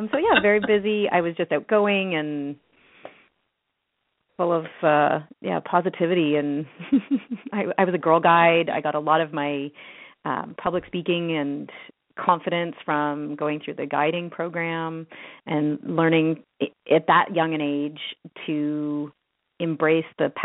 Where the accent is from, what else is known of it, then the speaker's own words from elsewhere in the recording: Halifax, Nova Scotia, Canada; now in Toronto, Canada; I grew up in Halifax, Nova Scotia. And I'm the oldest of four siblings